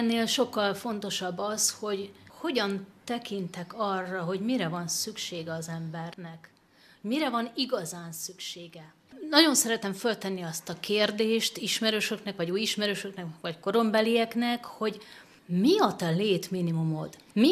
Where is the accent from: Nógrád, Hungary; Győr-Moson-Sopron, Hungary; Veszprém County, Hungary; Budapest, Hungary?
Budapest, Hungary; pedig Budapesten nőttem föl, utaztam én a metrón, meg a hetes buszon korábban is